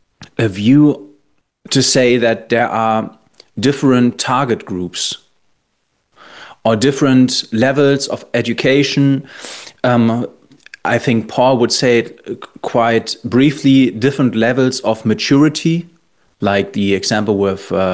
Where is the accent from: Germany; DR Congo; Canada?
Germany; accent: German; Maybe because for my strange German accent.